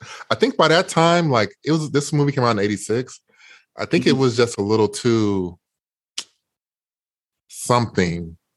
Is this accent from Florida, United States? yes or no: no; Indiana, United States; It was a lot of fun watching this one because I'm from Indiana.